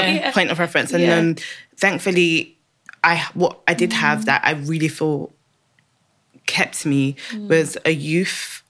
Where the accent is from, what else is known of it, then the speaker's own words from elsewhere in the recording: Nigeria; as a Nigerian, everybody's your auntie, everybody's your uncle.